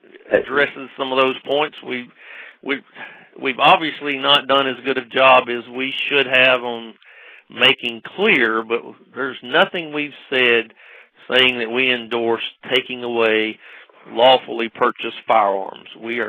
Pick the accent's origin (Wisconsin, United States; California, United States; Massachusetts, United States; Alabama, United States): Alabama, United States; I'm from Alabama. In the South, we believe in firearms.